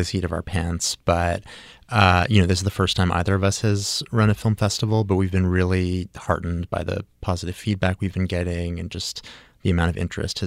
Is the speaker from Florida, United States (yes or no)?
no; Los Angeles, California, United States; Well, I'm from Los Angeles. I grew up here. I went to the movies almost every week with my parents.